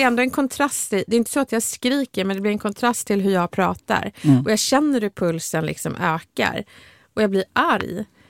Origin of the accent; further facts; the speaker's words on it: Stockholm County, Sweden; accent: Stockholm Swedish; Och sen så brukar jag också lida av att jag pratar stockholmska. Det är ju Sveriges minst uppskattade dialekt.